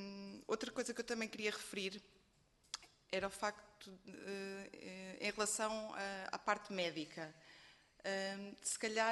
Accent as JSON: {"language": "Portuguese", "town": "Figueira da Foz", "region": "Coimbra", "country": "Portugal", "said": "eu falo no meu caso mais pessoal, eu sou da Figueira da Foz"}